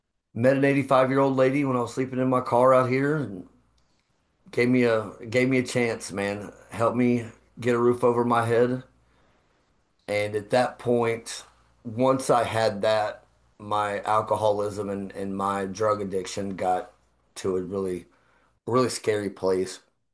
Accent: Fort Worth, Texas, United States; Well, I am originally from Fort Worth, Dallas, Texas. I had a dream from a young age to move to California. I grew up in a musically inclined family.

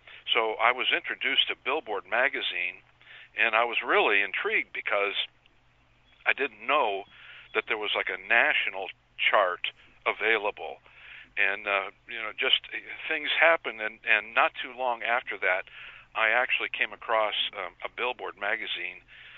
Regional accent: Indiana, United States; I'm originally from Indiana

